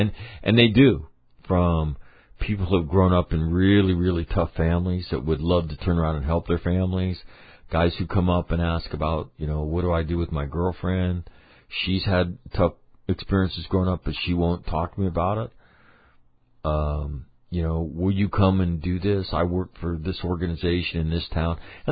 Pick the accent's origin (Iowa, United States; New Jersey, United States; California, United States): California, United States; Sacramento; they come from state of Washington, state of Oregon, my hometown, Sacramento.